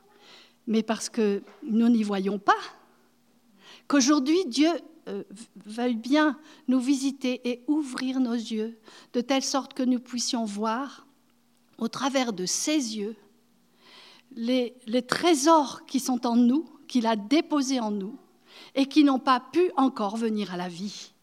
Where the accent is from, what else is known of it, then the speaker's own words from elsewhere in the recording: France; Et nous, en tant que Français, ça nous a beaucoup touchés